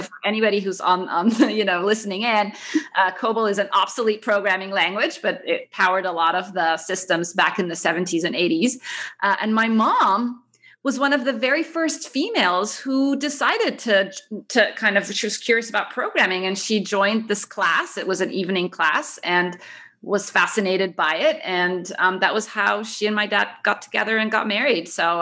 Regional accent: Kuwait; also born or lived in Cairo, Egypt; we grew up in Kuwait, like born in Cairo, but my parents moved to Kuwait for work.

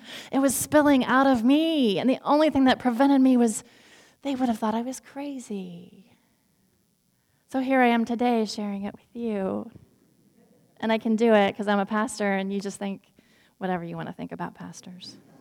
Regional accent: Lexington, Kentucky, United States; I was driving the 7 or 8 hours back from my hometown after the Christmas holidays from Lexington, Kentucky to Winston-Salem, North Carolina.

